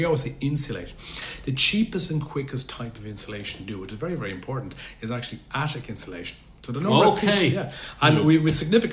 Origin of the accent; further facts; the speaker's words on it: Ireland; Because as Irish people, and I noticed from my current role